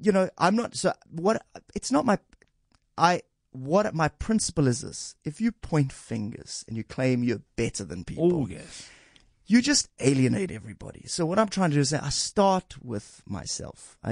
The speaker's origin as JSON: {"language": "English", "town": "Rondebosch", "region": "Western Cape", "country": "South Africa", "tie": "born or raised there", "said": "I grew up in Rondebosch. I went to Rondebosch Boys Prep and Bishops."}